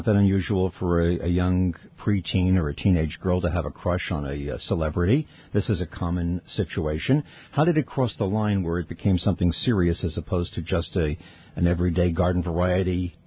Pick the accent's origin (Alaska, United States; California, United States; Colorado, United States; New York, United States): New York, United States; Long Island; me, a little pop fan, a little rock and roll fan growing up on Long Island